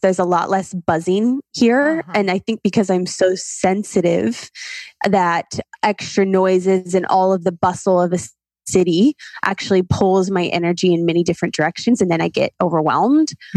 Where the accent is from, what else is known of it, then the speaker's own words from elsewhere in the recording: Ohio, United States; I am originally from Ohio. Yes.